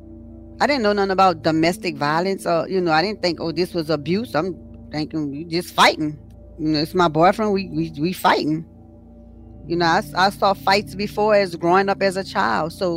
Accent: New Orleans, Louisiana, United States; I was born here in Louisiana, New Orleans.

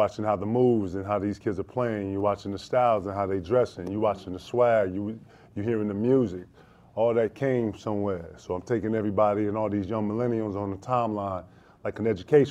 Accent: South Carolina, United States; You know, I'm from South Carolina, for everybody who don't know.

